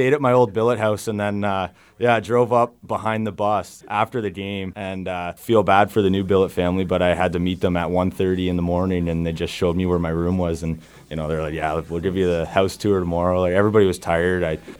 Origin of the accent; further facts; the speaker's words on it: Oshawa, Ontario, Canada; And so I grew up in Oshawa, played there for most of my minor hockey and then ended up going to play in Ajax, Ajax Pickering Raiders.